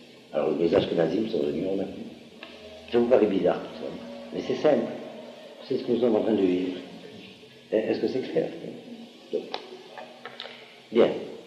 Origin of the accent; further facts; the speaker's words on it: Algeria; now in France; puisque je suis originaire d'Algérie, c'est un pays d'islam.